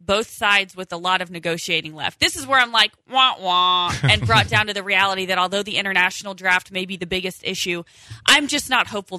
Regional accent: Indiana, United States; now in Houston, United States; like in my home state, get the Indiana Pacers or here get the Rockets.

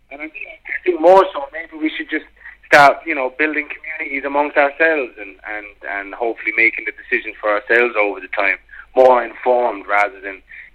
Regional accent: New Ross, County Wexford, Ireland; now in London, United Kingdom; I was born in London to an Irish family. I was raised from the age of 4 in a small town in New Ross, County Wexford, in the south of Ireland. And I've been back living in London now for just over 10 years.

